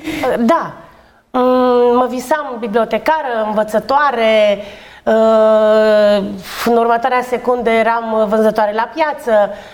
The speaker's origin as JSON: {"language": "Romanian", "region": "Chișinău", "country": "Moldova", "tie": "born there", "said": "M-am născut la Chișinău, în cartierul Botanica, cel mai verde și cel mai frumos cartier, bineînțeles, din Chișinău."}